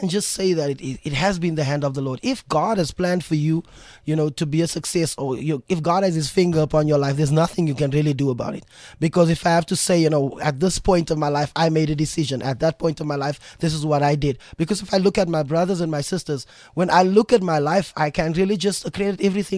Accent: Eldorado Park, Gauteng, South Africa; also born or lived in Kliptown; Okay, for me, I mean, Eldorado Park, you know, it's renowned for gangsterism, renowned for, you know, drug abuse and all of those kind of things happening there.

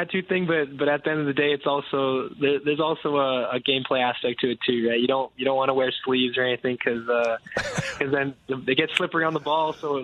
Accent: Regina, Saskatchewan, Canada; Yeah, I am from Regina.

